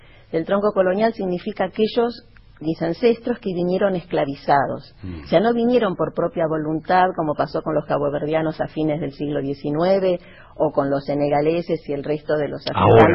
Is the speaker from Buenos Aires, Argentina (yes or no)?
yes; Buenos Aires, Argentina; Nosotros somos porteños, o sea, vivíamos aquí en Capital